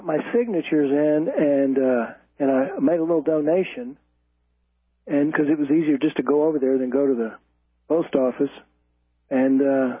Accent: Texas, United States; born there; Well, you know, I was born here in Texas, and I came down here. I started coming down here when I was a teenager in Austin

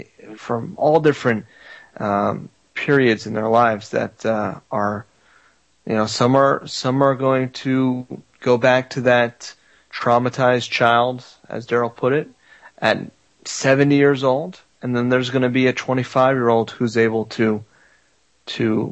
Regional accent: Miami, Florida, United States; I come from the sixth borough of New York, known as Miami, so I'm also familiar.

